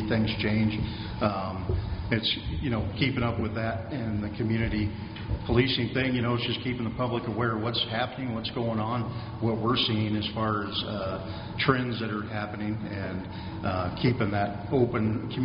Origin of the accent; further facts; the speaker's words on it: Buffalo, New York, United States; I've been in law enforcement for 24 years, 22 of it right here in Buffalo. I was born and raised here in Buffalo.